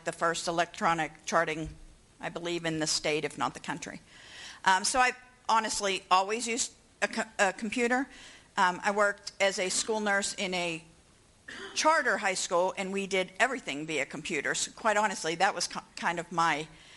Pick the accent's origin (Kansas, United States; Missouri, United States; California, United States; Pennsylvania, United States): Pennsylvania, United States; Pittsburgh; I'm from Pittsburgh, Pennsylvania, I forgot to say. Lived there all my life.